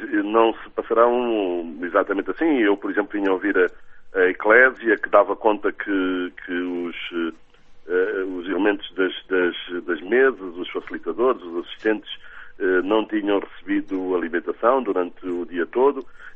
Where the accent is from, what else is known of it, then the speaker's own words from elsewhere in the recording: Quimbele, Uíge, Angola; Não faço ideia, por exemplo, como é que se passou no Quimbel, de onde eu sou.